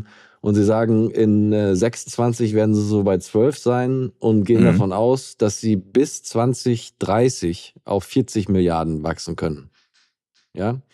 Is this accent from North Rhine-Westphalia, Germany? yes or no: no; Osnabrück, Lower Saxony, Germany; in meiner Heimatstadt Osnabrück